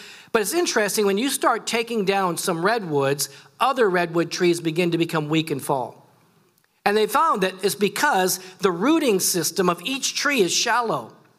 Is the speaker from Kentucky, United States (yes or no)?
no; Texas, United States; also born or lived in Japan; this fit, an Asian guy with this name from Texas? Well, it's because my dad was in the military. I was born in Japan. My mother was Japanese.